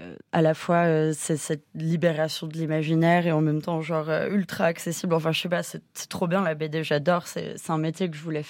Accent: Paris, Île-de-France, France; On est dans le nord-est de Paris. Moi, j'ai grandi. On vient tous un peu de Pigalle.

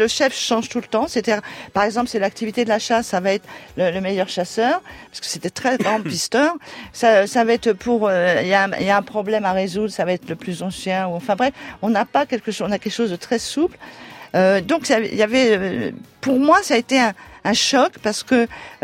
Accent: Paris, Île-de-France, France; born there; moi, je suis née à Paris

